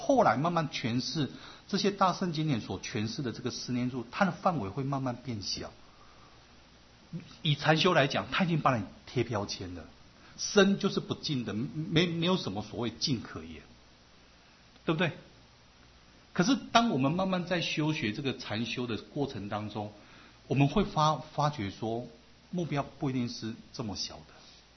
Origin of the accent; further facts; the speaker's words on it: Taiwan; 我们台湾人的观念是怎么样？